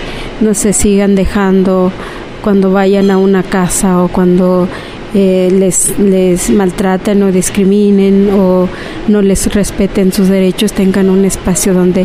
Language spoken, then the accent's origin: Spanish; Oaxaca, Mexico; now in Mexico City, Mexico; soy originaria de Oaxaca, pero también, bueno, yo estoy aquí en el DF